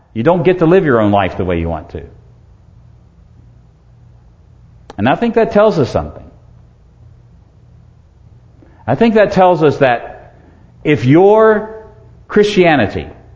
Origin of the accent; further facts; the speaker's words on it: Virginia, United States; Now, I come from Virginia, south of the Sweet Tea Line.